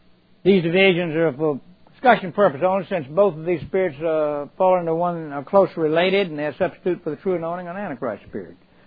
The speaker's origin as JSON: {"language": "English", "region": "Alabama", "country": "United States", "tie": "born there", "said": "I was born down in Alabama. And everybody had a front porch."}